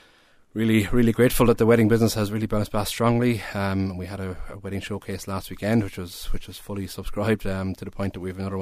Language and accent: English; Birr, County Offaly, Ireland; I'm back just over a year now. I'm originally from Burr, so lovely to be back home.